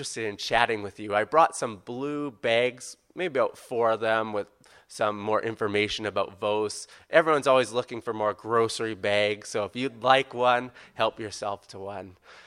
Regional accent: Canada; moved away as an adult; now in Perth, Australia; I took up the position when I came from Canada to come here. So I've been in Perth for a little over a year.

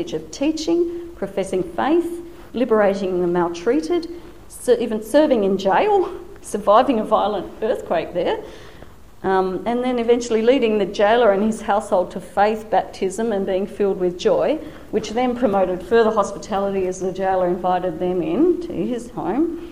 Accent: Tasmania, Australia; I grew up in Tasmania, and rural Tasmania

